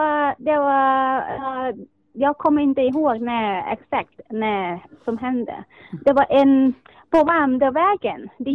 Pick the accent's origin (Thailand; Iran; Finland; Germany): Thailand; Kanchanaburi; Swedish is a second language; now in Sweden; Jag kommer från Kantanaburi.